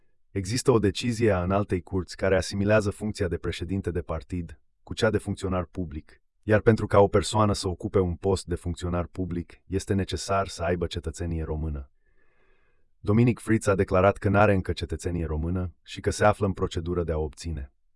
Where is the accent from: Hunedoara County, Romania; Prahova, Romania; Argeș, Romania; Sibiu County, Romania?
Argeș, Romania; Câmpulung; Mă mândresc cu Câmpul Lung. Mă mândresc că sunt româncă.